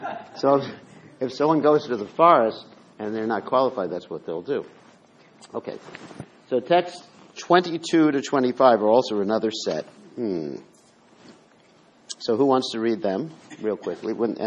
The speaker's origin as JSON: {"language": "English", "country": "United States", "said": "So I'm an American, too."}